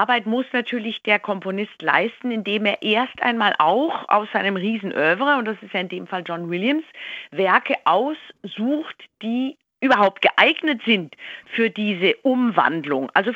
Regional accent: Baden-Württemberg, Germany; born there; Immerhin, ich bin im Schwarzwald geboren.

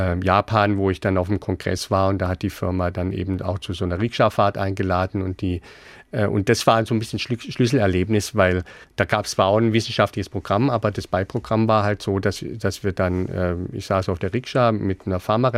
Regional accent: Ludwigsburg, Baden-Württemberg, Germany; Und ich bin ja dann in Ludwigsburg dann später aufgewachsen, so eine Kleinstadt.

